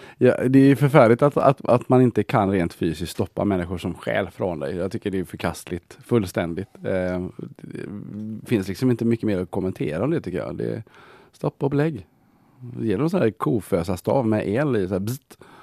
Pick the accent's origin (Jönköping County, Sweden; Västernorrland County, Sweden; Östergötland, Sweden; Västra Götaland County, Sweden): Västra Götaland County, Sweden; Gothenburg; när jag började prata på dagis så pratade jag väldigt mycket som man gör hemma i Göteborg.